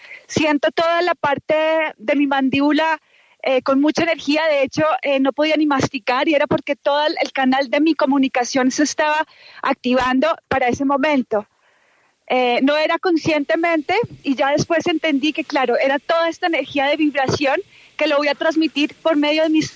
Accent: Bogotá, Colombia; Soy de Bogotá y desde nacimiento.

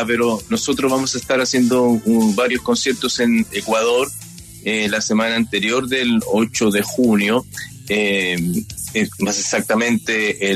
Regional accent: Chile; en nuestra adolescencia y juventud nosotros crecimos acá en Chile en una dictadura militar muy fuerte

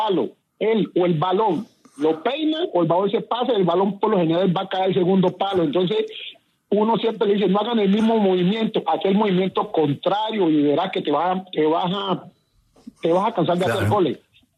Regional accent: Quito, Pichincha, Ecuador; yo nací en Quito. Entonces yo en Quito me iba a jugar descalzo y me iba para un barrio, después me iba para el otro barrio

